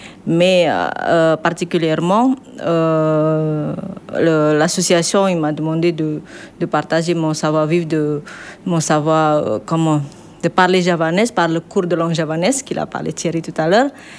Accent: Indonesia; now in France; Alors je viens d'Indonésie, je suis née en Indonésie

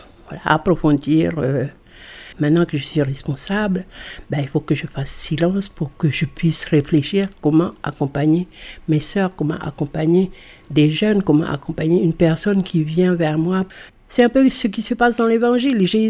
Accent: Balade, North Province, New Caledonia; Je suis originaire de Balade, de la commune de Puebo. J'ai grandi dans une famille chrétienne.

